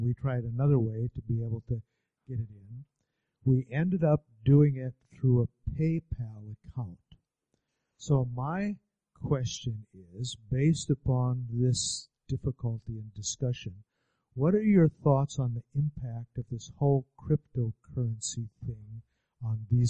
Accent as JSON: {"language": "English", "country": "United States", "said": "I'm from the United States, so the idea was that the purchaser of the books would send me the money, no checks."}